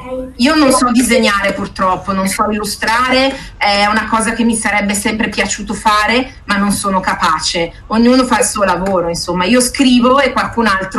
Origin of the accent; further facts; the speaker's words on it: Milan, Lombardy, Italy; Vengo da Milano, abito a Milano.